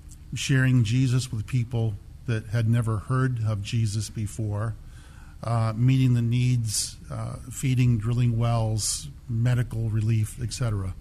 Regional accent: Maine, United States; moved away as an adult; also born or lived in Portland; Well, I was born in Portland, lived in, my uncle, they lived in southern Maine near York.

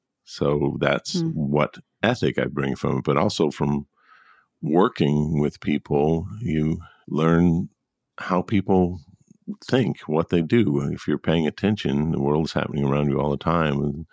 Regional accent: Buena Park, California, United States; also born or lived in Culver City / Phoenix; More Orange County than I was born in Culver City, but we moved to Buena Park and then lived in Phoenix from the time I was 9 to 16. My dad got transferred. Then we moved back, back to Orange County.

